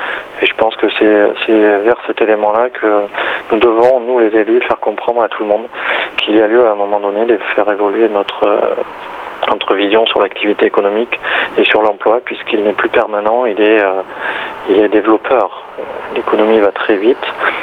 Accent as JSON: {"language": "French", "region": "Nouvelle-Aquitaine", "country": "France", "said": "Pour ma part, moi je suis de la Corrèze"}